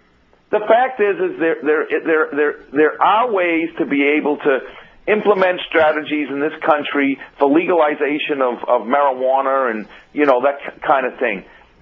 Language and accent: English; Revere, Massachusetts, United States; look, I grew up in Revere, Massachusetts. I grew up in the drug days.